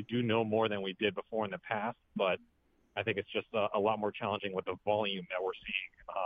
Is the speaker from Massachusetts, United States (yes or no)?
yes; Acton, Massachusetts, United States; I'm actually from Acton, Massachusetts.